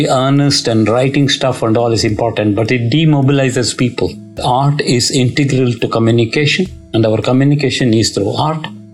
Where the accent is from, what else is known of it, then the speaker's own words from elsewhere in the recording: Bengaluru, Karnataka, India; I was born and brought up in Bengaluru.